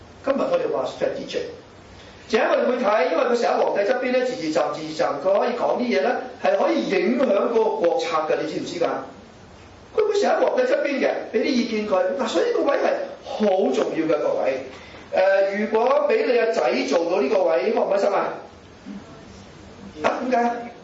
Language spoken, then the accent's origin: Cantonese; Malaysia; 你知我喺馬來西亞出世長大，呢三個字點讀啊？